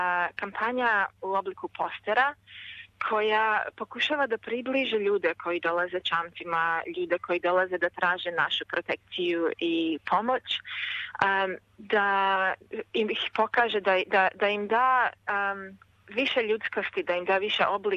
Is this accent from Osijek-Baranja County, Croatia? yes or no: no; Vukovar, Vukovar-Srijem County, Croatia; moved away; also born or lived in England; Odrasla sam u Vukovaru i otišla sam u sred rata tamo, i otišla sam prvo u Englesku i onda sam došla ovamo.